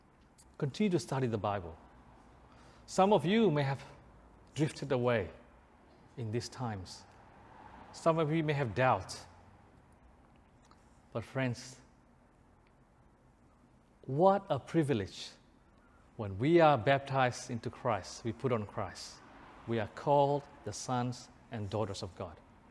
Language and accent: English; Indonesia; moved away; I remembered one Australian dollars was around 1,500 rupiah. I came from Indonesia, so it was 1,500 rupiah.